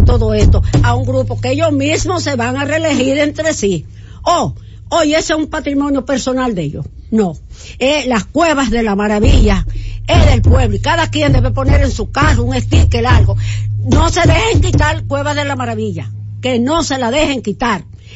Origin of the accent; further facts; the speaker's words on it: Dominican Republic; No, yo lo que soy es dominicana consciente.